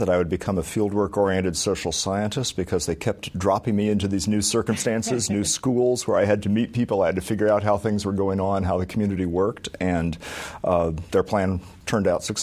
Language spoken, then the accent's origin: English; Watseka, Illinois, United States; born there; Well, I was born in Watseka, Illinois, which is a little tiny town downstate